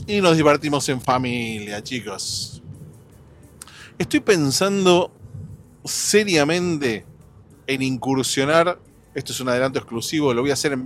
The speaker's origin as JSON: {"language": "Spanish", "country": "Argentina", "moved": "yes", "said": "Cuando yo me fui de Argentina hace más de 10 años, no pasaba esto que les voy a contar ahora, y me sorprendí cuando pasó acá desde que llegué"}